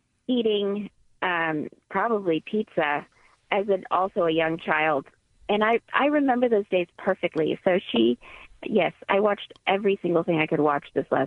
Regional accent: England, United Kingdom; born there; I was born in England.

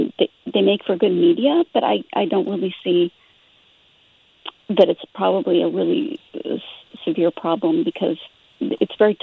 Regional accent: United States; because I'm an American stuck here, I follow border policy closely.

